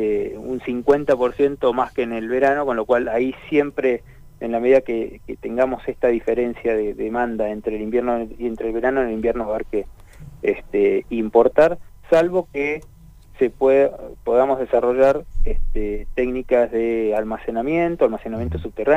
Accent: Neuquén, Argentina; los neuquinos y los argentinos

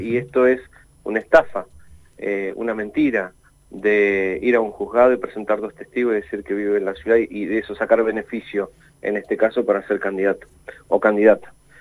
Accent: Plotier, Neuquén, Argentina; Yo soy un vecino nacido y criado en Plotier.

